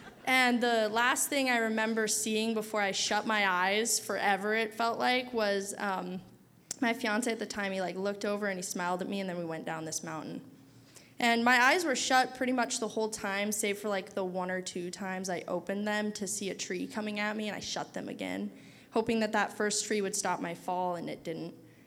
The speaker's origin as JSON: {"language": "English", "town": "Dillingham", "region": "Alaska", "country": "United States", "tie": "born or raised there", "lives_now": "Anchorage, United States", "said": "this is my twin sister, Sherry. We're from Dillingham, Alaska, born and raised."}